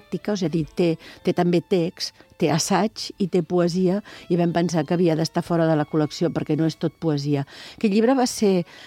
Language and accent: Catalan; Catalonia, Spain; jo sóc catalana